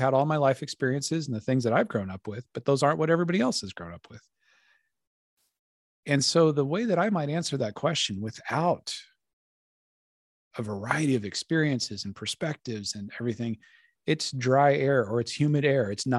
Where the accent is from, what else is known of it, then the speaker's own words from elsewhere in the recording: Colorado, United States; now in Maryland, United States; And it's a totally different kind of air than I grew up with in Colorado, which is dry, high desert. Now that I'm in Maryland, when I go back to Colorado